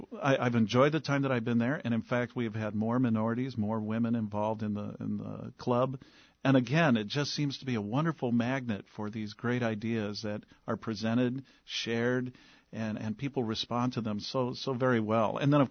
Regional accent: Quad Cities, United States; now in Des Moines, United States; my grandparents on both sides, matriarch and patriarchal sides, they came up to the Quad Cities roughly around the same time in the early 1900s.

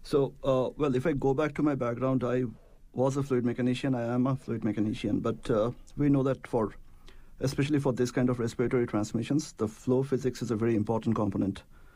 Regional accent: Kolkata, West Bengal, India; And eventually it came to my hometown where I was in Kolkata.

